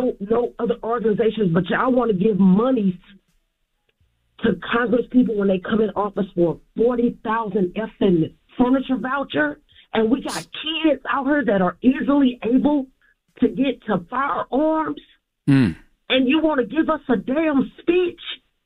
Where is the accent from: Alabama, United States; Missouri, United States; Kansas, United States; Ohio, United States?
Missouri, United States; St. Louis; I am from St. Louis, Missouri.